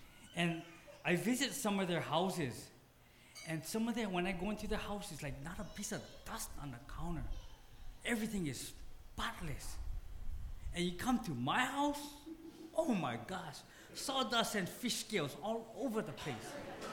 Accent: Hawaii, United States; I'm from Hawaii, I'm not a pastor, I'm not even a staff member, I'm just a volunteer.

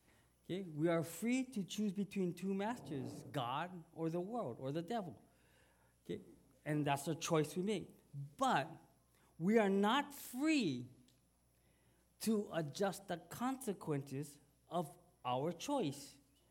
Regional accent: Hawaii, United States; I'm from Hawaii, and I shared aloha.

